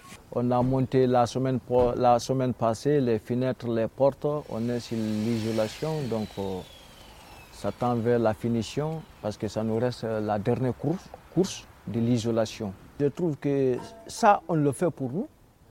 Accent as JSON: {"language": "French", "country": "Guinea", "said": "Je viens de Guinée-Conakry. Ma vie était en danger, je ne pouvais pas y rester."}